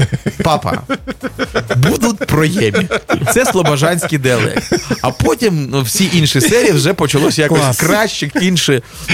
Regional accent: Slobozhanshchyna, Ukraine; accent: Slobozhan dialect; Я собі сказав, в мене слобожанський діалект, я так розмовляю.

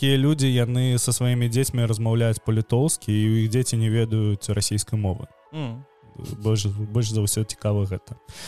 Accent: Mogilev, Mogilev Region, Belarus; moved away as an adult; now in Vilnius, Lithuania; Я нарадзіўся ў не такім ужо маленькім горадзе, я нарадзіўся ў Магілёве. У Магілёве скончыў школу, у Магілёве скончыў універсітэт. Зараз мы жывем у горадзе Вільнюс, Вільня, як мы яе клічам.

